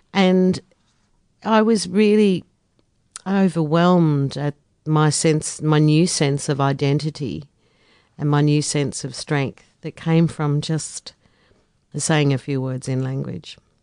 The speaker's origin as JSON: {"language": "English", "region": "Northern Territory", "country": "Australia", "said": "I am from the Northern Territory. My country is Yanyuwa, which is in the Gulf of Carpentaria, and also Wadamangarindji, which is the west side of towards Western"}